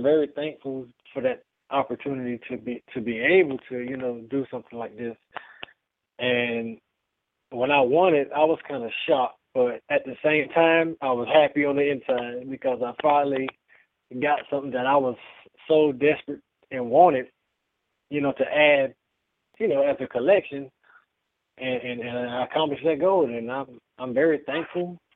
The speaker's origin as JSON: {"language": "English", "region": "Georgia", "country": "United States", "lives_now": "Chesapeake, United States", "said": "Right now I'm in Chesapeake, Virginia. I am originally from Georgia."}